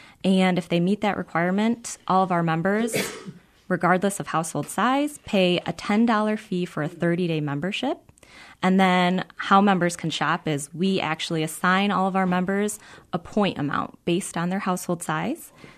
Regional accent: Holland, Michigan, United States; also born or lived in Grand Rapids; I grew up in Holland, Michigan, after living in Grand Rapids for a year before I joined the food club.

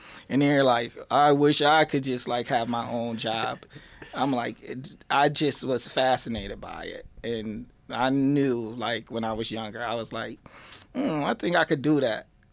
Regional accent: Baltimore, Maryland, United States; now in Rochester, United States; Yes, I am from Baltimore, Maryland.

